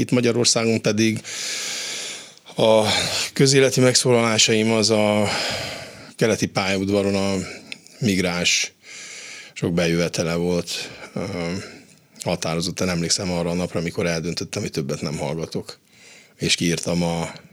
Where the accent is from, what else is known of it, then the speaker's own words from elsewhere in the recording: Sfântu Gheorghe, Covasna, Romania; születtem, Sepsiszentgyörgyön, és hát az édesanyám tanítónő volt, az édesapám agrármérnök